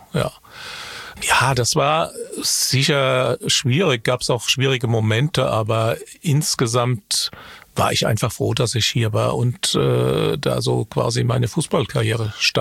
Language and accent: German; Worms, Rhineland-Palatinate, Germany; now in Hamburg, Germany; Nee, das mit Worms ist jetzt auch Vergangenheit. Also das ist halt meine Heimatstadt, wo ich herkomme und wo ich immer gerne zurückfahre. Aber ansonsten ist Hamburg schon meine Heimat geworden